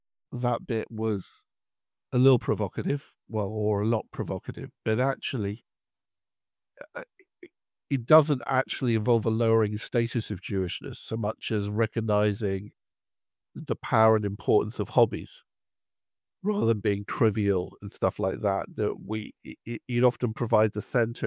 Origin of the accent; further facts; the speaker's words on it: Radlett, East of England, United Kingdom; So I grew up in Radlett and Bushy Reformshul, which in its early years was a small growing community.